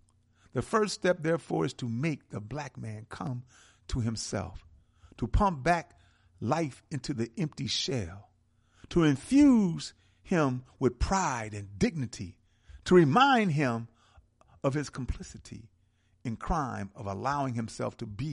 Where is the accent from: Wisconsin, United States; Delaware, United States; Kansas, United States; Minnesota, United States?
Wisconsin, United States; Milwaukee; I'm from Milwaukee